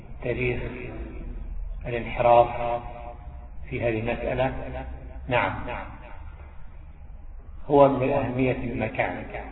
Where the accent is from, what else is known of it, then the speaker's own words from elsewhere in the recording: Egypt; ومن العجب أن بلادنا مصر